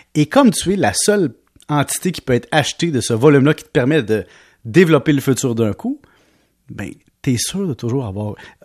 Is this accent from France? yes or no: no; Quebec, Canada; le Québec, quand vous allez en région un peu, là, moi je viens d'Halifield